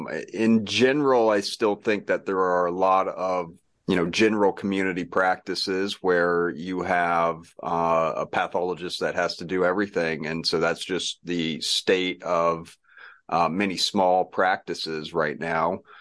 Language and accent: English; Florida, United States; that was definitely where I started out being interested, growing up in Florida, having a lot of nature around me.